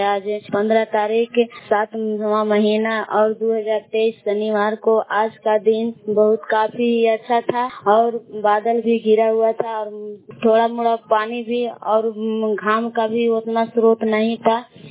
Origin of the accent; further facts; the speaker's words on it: Belav, Bihar, India; मैं बेलाव की निवासी, कैमूर जिला की निवासी हूँ।